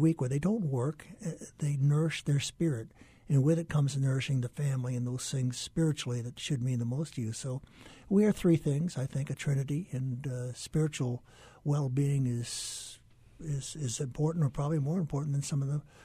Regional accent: Hawaii, United States; I was born here on January 9th, 1946, and have spent close to now the last 72 years learning Hawaii

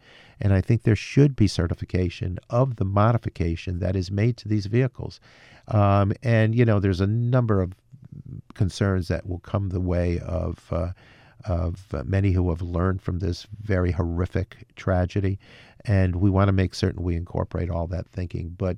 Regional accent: Amsterdam, New York, United States; Hit my hometown of Amsterdam severely hard.

